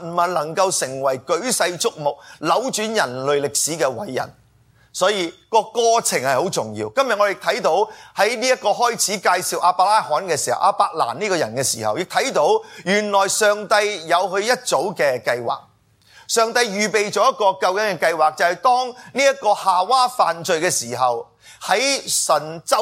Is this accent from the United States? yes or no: yes; United States; 我哋美国人